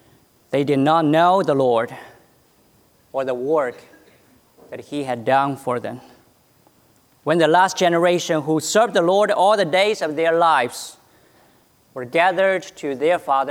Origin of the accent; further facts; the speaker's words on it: China; both I and Amy came from China and we grew up in China.